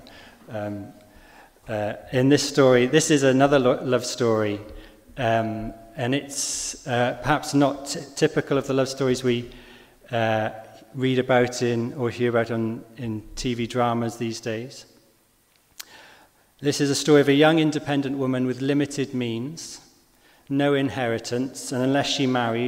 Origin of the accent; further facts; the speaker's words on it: Swansea, Wales, United Kingdom; also born or lived in Wrexham; now in Cardiff, United Kingdom; I'm from Swansea originally, and my wife Sarah's from Shropshire. We lived in Swansea for the first couple of years of our marriage before moving to Wrexham in North Wales